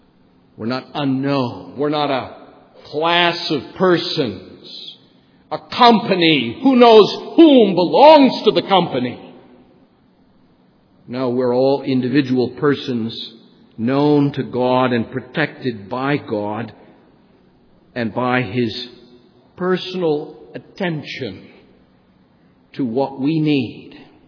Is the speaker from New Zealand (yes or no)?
yes; New Zealand; Now, I grew up in New Zealand, where they have more sheep per capita than any other place in the world.